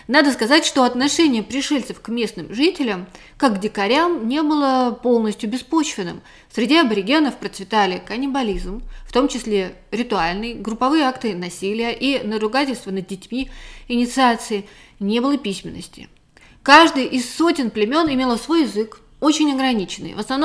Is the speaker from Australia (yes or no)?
yes; Australia; я из Австралии.